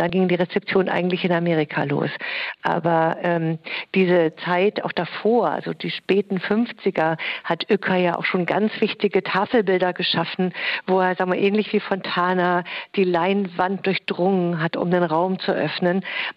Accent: Göttingen, Lower Saxony, Germany; ich als ganz junge Frau im Studium in Göttingen, meiner Heimatstadt, bei einem Ausstellungsaufbau mitgeholfen habe

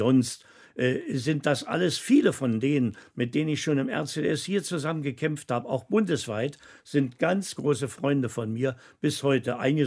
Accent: Berlin, Germany; Ich bin ja Berliner

